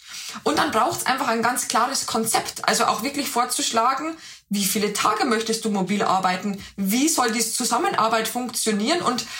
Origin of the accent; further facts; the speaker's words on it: Bavaria, Germany; now in Berlin, Germany; Und ich komme nicht ursprünglich aus Berlin, sondern aus der Nähe von Passau